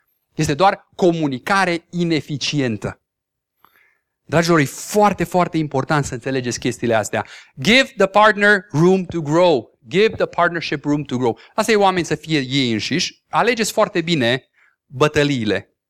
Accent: Romania; una dintre marile greșeli ale noastre ca oameni și ale noastre ca români.

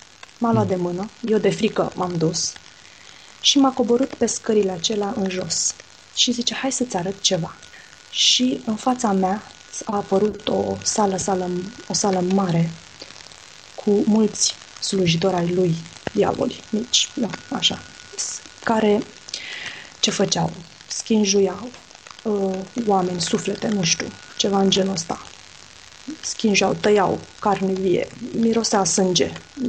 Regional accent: Constanța, Constanța County, Romania; Noi stăteam atunci în București cu chirie. Eu sunt din Constanța, deci părinții mei erau în Constanța.

